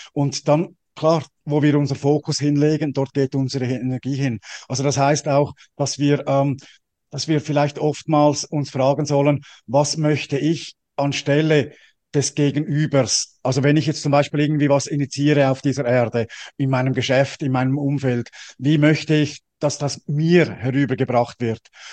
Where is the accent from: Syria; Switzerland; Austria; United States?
Switzerland; ich bin ja als Schweizer